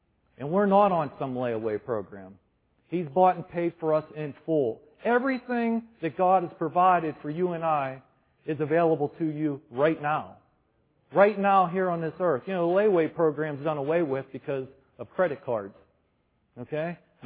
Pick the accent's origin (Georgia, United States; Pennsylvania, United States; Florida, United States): Pennsylvania, United States; Zelienople; I remember growing up in Zillionople